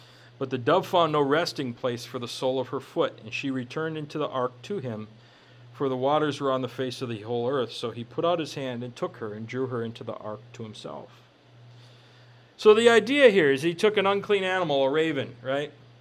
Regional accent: Minnesota, United States; I grew up in Minnesota along the Mississippi River.

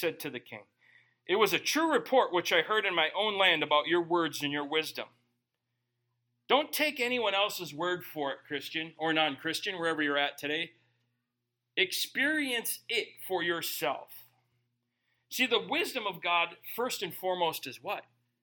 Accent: Minnesota, United States; I remember my little brother. Okay, I grew up in Minnesota.

